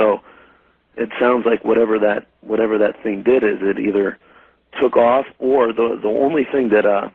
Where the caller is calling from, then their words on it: Youngstown, Ohio, United States; I'm calling from Youngstown right now.